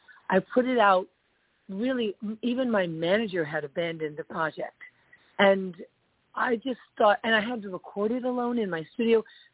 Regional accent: New York, United States; also born or lived in California; I moved away from California, back to my hometown, New York.

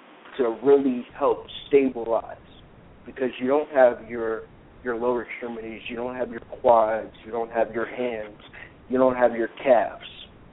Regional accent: New York, United States; And I'm originally from New York.

